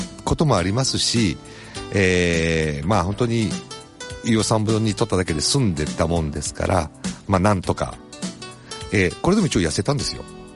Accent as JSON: {"language": "Japanese", "town": "Okazaki", "region": "Aichi", "country": "Japan", "tie": "born or raised there", "said": "2010年に地元岡崎で"}